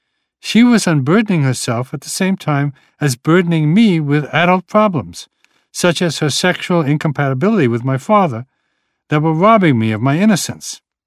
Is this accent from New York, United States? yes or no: yes; Williamsburg, New York, United States; I grew up in Williamsburg, which was then a largely Jewish neighborhood